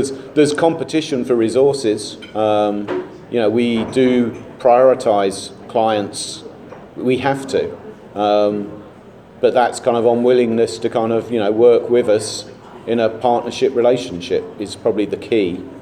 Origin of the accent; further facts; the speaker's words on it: England, United Kingdom; Being English, I had to put Winston up at the end.